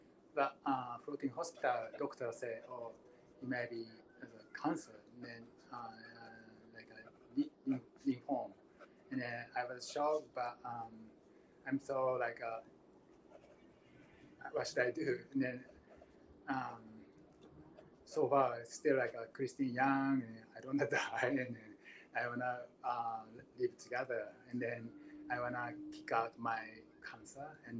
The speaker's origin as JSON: {"language": "English", "region": "Miyazaki", "country": "Japan", "also_born_or_lived": "Tokyo", "second_language": "English", "lives_now": "New York, United States", "said": "I came from Japan. And I was born in South Japan, Miyazaki Prefecture. And then when I moved to Tokyo, and then I'm moving to New York right now. And then I'm a Christian. And then I'm 55 years old."}